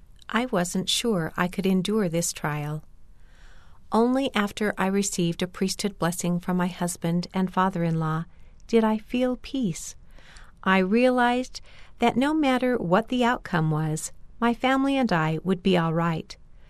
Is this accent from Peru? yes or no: yes; Peru; my home country of Peru